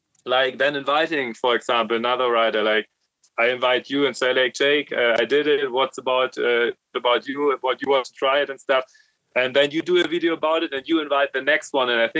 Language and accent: English; South Germany, Germany; born there; English is a second language; Yeah, I'm born, like, in South Germany, like next to the Swiss border. And then I moved to North Germany to study.